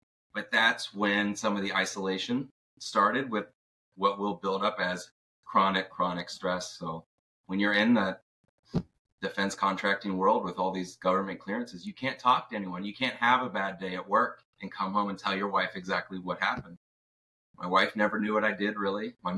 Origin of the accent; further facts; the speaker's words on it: Ohio, United States; now in Houston, United States; I'm down here in Houston, born and raised in Ohio, went to college in Indiana.